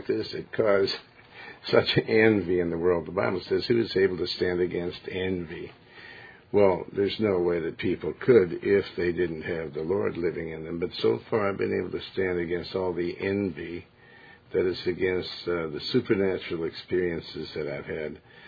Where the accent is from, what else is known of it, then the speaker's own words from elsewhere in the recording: Montana, United States; also born or lived in Joplin, Missouri; I was born in Joplin, Missouri, but and raised in Montana